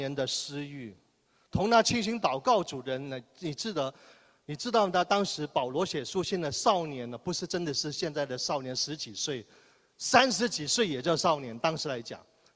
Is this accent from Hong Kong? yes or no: yes; Hong Kong; 我们香港人最喜欢吃，真的，我研究过了